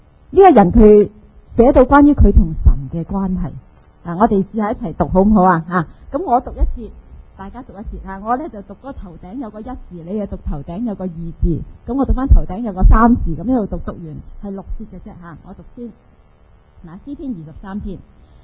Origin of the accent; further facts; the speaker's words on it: China; moved away; 我们中国人呢很有智慧，我成日觉得我们中国人很厉害。我来到这里呢